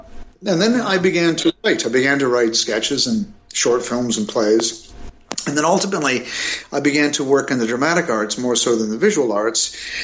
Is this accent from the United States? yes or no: no; Ontario, Canada; And then I moved to Toronto I grew up in the Niagara Falls, Hamilton, Ontario area, where a lot of improvisers like Martin Short and Eugene Levy came from. And that's, in fact, I think that was my hometown where I was born and they were born.